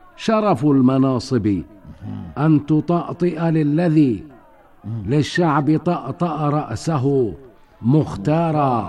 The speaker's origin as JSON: {"language": "Arabic", "town": "Damascus", "region": "Damascus Governorate", "country": "Syria", "tie": "born or raised there", "said": "ولدت في دمشق عام 1333، وأكملت دراسة الابتدائية والثانوية والجامعية في دمشق، حيث تخرجت من كلية الحقوق"}